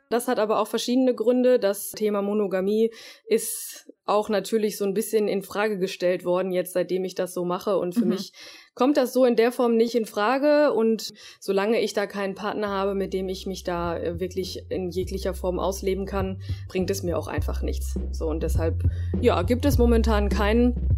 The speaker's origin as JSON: {"language": "German", "region": "North Rhine-Westphalia", "country": "Germany", "said": "Also ich komme aus dem Pott so"}